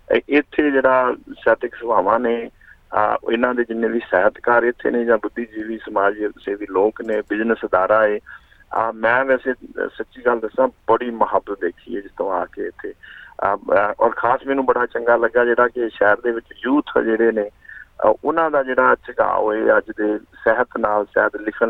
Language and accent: Punjabi; Rama Mandi, Punjab, India; ਇੱਕ ਪਤਾਰਾ ਪਿੰਡ ਹੈ ਰਾਮਾ ਮੰਡੀ ਦੇ ਨੇੜੇ ਹੈ, ਉੱਥੇ ਉੱਥੇ ਦਾ ਮੈਂ ਜੰਮਿਆ ਬੜਿਆ।